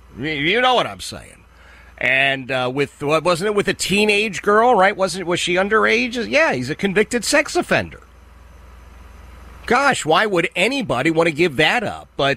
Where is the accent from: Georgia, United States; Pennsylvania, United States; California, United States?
Pennsylvania, United States; Philadelphia; Far be it for me, but I am from Philadelphia, so I've kind of become aware of this.